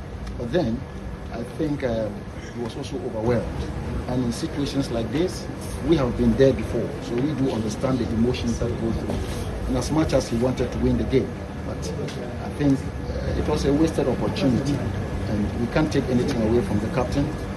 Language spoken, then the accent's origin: English; Ghana; I must say, optimistically, I'm Ghanaian.